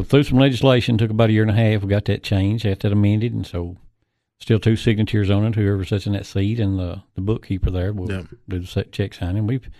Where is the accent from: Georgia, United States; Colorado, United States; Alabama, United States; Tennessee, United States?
Tennessee, United States; I was born in DeKalb County. Lived in DeKalb County until I got married.